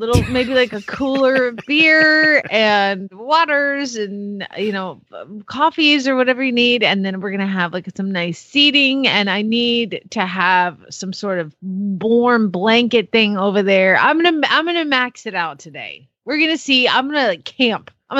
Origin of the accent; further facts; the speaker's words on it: Phoenix, Arizona, United States; from Phoenix, Arizona